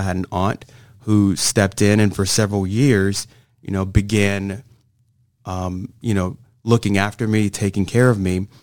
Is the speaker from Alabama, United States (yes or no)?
yes; Montgomery, Alabama, United States; born there; I was born in Montgomery, Alabama.